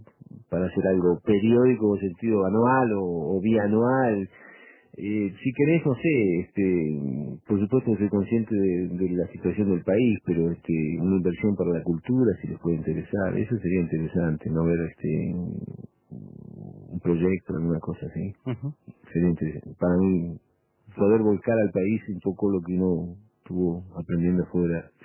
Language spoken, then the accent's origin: Spanish; Uruguay; yo soy uruguayo.